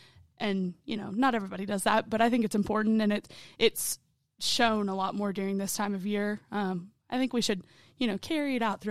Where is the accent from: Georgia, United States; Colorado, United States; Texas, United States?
Texas, United States; Alpine; So I'm from Alpine, middle of nowhere, Texas.